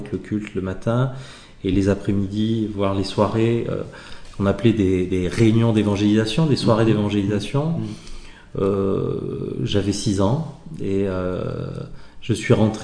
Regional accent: Hauts-de-France, France; je suis issu du nord de la France, j'ai grandi dans les corons, dans les maisons rouges, hein, à briques rouges.

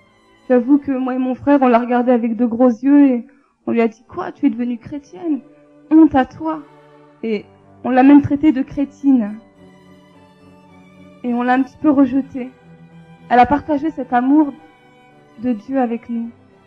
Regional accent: Tours, Centre-Val de Loire, France; born there; J'ai 24 ans et je suis d'origine algérienne. Je suis née en France dans une ville qui s'appelle Tours. Donc pour me situer un peu, j'ai grandi comme la majeure partie des Beurs.

